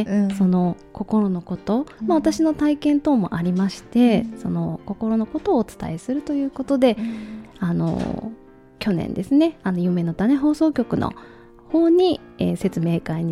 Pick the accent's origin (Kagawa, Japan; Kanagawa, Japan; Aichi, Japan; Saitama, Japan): Kagawa, Japan; 出身も生まれも育ちも香川県となります。